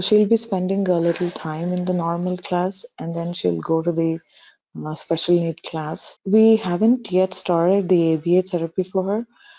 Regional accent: Visakhapatnam, Andhra Pradesh, India; now in Denver, United States; I'm basically from India. I come from southern part of India, and my native is Visakhapatnam, Vizag. And I have been living in United States, in Denver. I have been living here for the past 3.5 years or so.

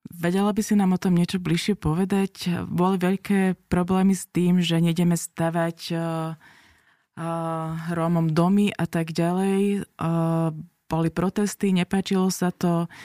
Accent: southern Slovakia, Slovakia; Ja pochádzam z tohto juhu Slovenska

